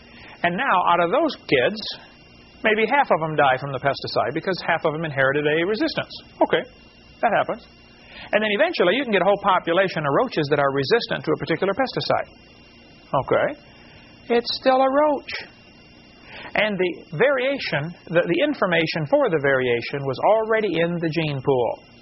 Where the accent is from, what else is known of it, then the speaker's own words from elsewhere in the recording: Illinois, United States; I come from Illinois, corn country.